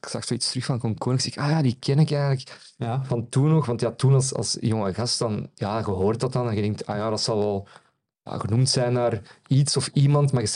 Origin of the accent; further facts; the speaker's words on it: Flemish Brabant, Belgium; En ik ben ook opgegroeid aan de Leuvense Vaart.